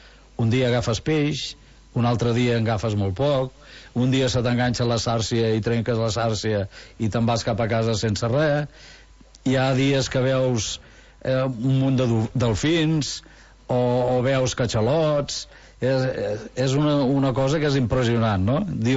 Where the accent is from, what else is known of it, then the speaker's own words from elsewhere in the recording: Tarragona, Catalonia, Spain; Mira, jo sóc del Serrallo, ja ho saps